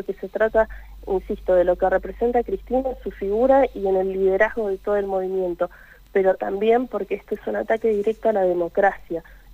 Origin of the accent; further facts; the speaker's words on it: Argentina; como argentinos y argentinas